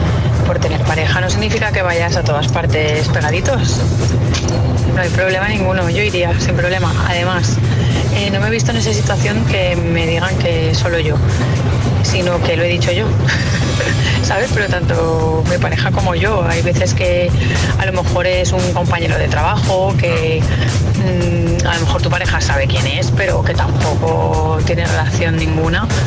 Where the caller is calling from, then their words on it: Valencia, Valencian Community, Spain; de Valencia.